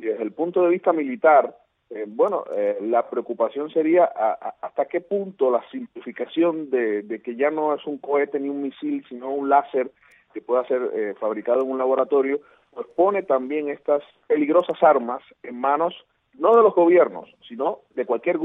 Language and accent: Spanish; Santiago de Cuba, Cuba; O como dicen allá en mi pueblo, en Santiago de Cuba